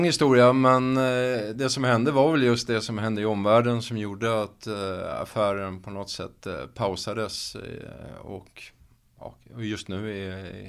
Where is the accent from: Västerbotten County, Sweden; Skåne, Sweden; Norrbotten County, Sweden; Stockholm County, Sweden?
Stockholm County, Sweden; Lidingö; Jag kommer från Lidingö från början så att jag har ingen direkt koppling till Söder eller Södermalm och så.